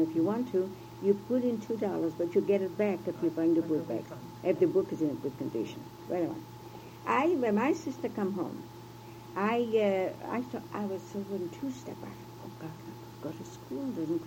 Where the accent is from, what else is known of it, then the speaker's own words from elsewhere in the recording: Russia; first language Russian; moved away; And she knew that I was from Russia, from there, and I knew Russian and all that stuff, but I didn't know that.